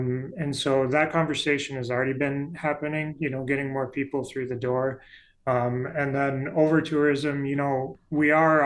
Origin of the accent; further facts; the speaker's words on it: South Dakota, United States; I have a degree in history and I'm from South Dakota.